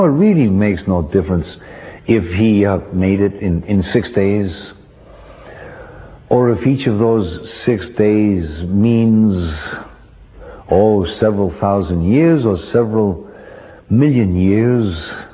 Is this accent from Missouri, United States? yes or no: yes; Missouri, United States; I'm from Missouri, you're going to have to show me how He did it.